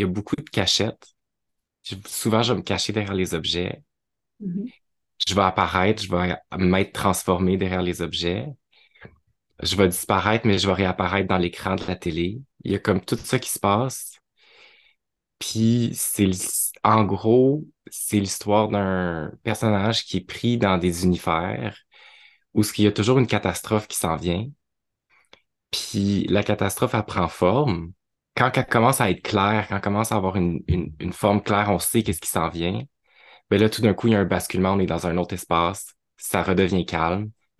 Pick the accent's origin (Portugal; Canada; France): Canada; Gatineau, Quebec; ma ville natale, Gatineau. Puis de grandir dans une ville de banlieue, être comme dans une famille comme moyenne bourgeoise blanche